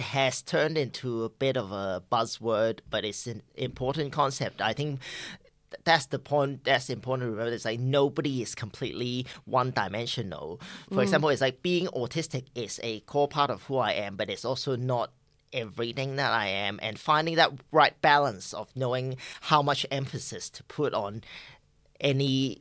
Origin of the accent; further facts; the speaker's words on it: Hong Kong; So for context, I grew up in Hong Kong. I'm a transgender man, so at that age, I still looked like a girl.